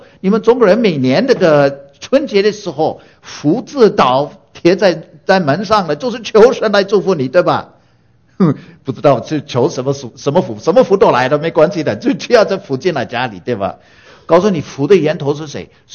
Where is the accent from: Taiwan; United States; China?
United States; Chinese is a second language; 不过各位朋友，我是土生土长的人，哎，在美国来的